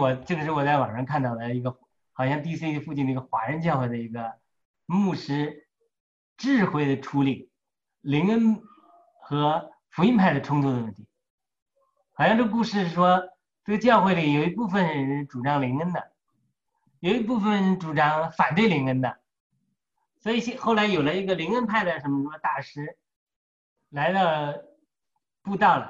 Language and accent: Chinese; China; 我都凭着我中国人、中国大陆人这个文化